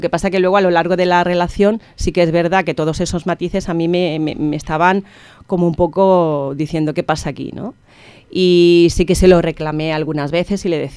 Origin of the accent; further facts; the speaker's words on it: Martos, Andalusia, Spain; also born or lived in Catalonia; yo soy nacida en Cataluña, pero sí que me he criado allí en el pueblecito de Martos